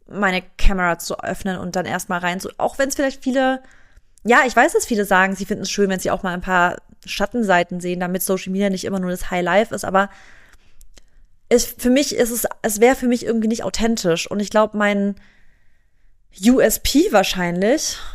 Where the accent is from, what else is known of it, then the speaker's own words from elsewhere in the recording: Stuttgart, Baden-Württemberg, Germany; ich komme eigentlich aus Stuttgart, also ich bin in der Gegend Stuttgart aufgewachsen